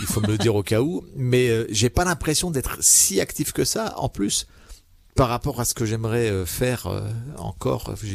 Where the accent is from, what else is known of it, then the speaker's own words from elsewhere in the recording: Geneva, Switzerland; also born or lived in Lausanne; j'ai grandi à Genève beaucoup plus qu'à Lausanne. À Lausanne, voilà, j'y suis né. Et j'y suis parti bébé, pas tout seul.